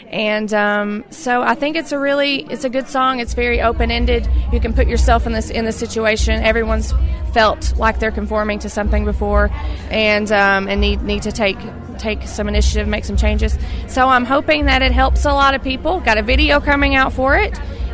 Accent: Kentucky, United States; now in Nashville, United States; I live in Nashville now, but I'm from Kentucky originally.

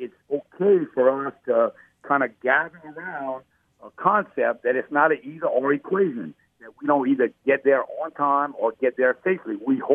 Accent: Louisiana, United States; accent: South Louisiana; My accent is clearly a South Louisiana accent.

